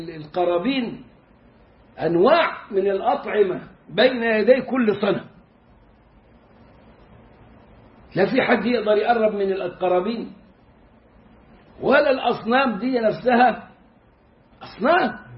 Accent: Egypt; moved away as an adult; أنا لما طلعت من مصر في عهد الانقلاب رحت السعودية المدينة المنورة أستاذا زائرا

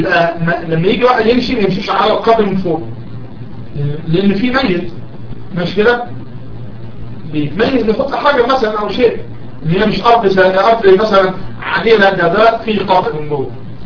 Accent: Egypt; هذا مثلا بالنسبة للمقابر اللي هي مشهورة عندنا في مصر مثلا وفي غيرها من بعض البلدان

